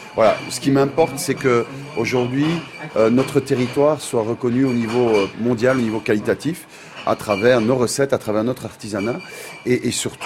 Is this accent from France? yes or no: no; Belgium; en tant que Belge